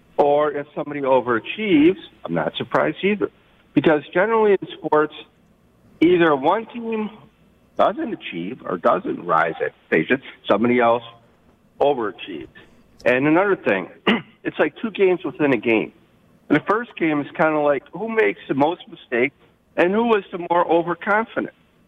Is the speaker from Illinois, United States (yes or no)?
yes; Chicago, Illinois, United States; I'm not a Niners fan. I grew up in Chicago, actually